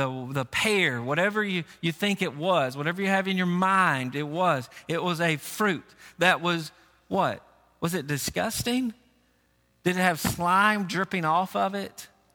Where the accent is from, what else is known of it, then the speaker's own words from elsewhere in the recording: Tennessee, United States; And I grew up in Tennessee, about 45 minutes south of Nashville.